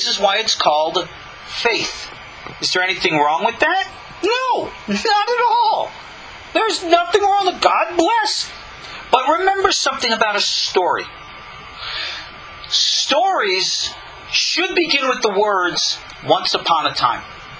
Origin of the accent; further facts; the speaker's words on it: New York, United States; I was victimized by a terrible evangelical group in my hometown on Long Island.